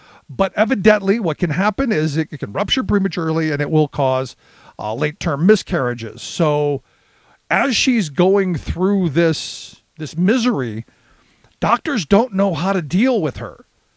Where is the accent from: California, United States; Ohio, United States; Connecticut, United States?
Ohio, United States; Where I grew up in Ohio, it was before 20.